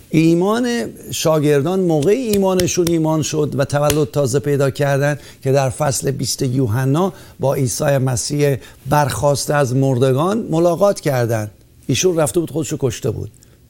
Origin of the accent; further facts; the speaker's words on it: Iran; now in United States; هر موقع هم که بنده از ایران با پرواز کردم اومدم آمریکا،